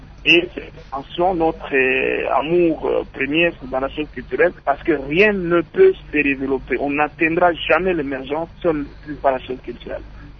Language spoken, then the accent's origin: French; Idiofa, Kwilu, DR Congo; Et Idiofa, c'est ma ville natale, c'est chez moi, c'est ma ville d'origine.